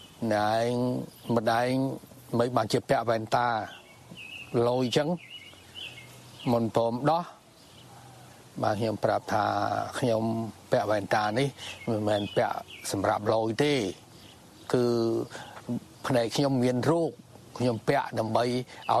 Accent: Svay Pao, Battambang, Cambodia; ខ្ញុំស្រុកកណ្ដាលខ្ញុំនៅឃុំស្វាយប៉ោស្រុកសង្កែខេត្តបាត់ដំបងបាទហើយខ្ញុំអាយុឆ្នាំ70

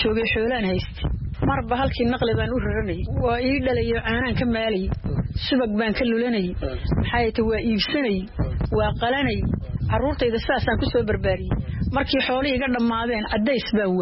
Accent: Somalia

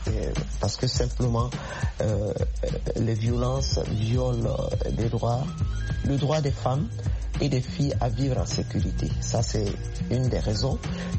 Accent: Mali; moi je viens du Mali, je suis originaire du Mali

